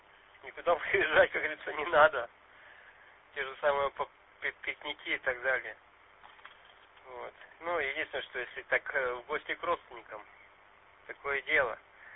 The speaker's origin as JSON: {"language": "Russian", "region": "Murmansk Oblast", "country": "Russia", "tie": "born there", "said": "Нет, все-таки я тут родился на Кольском полуострове."}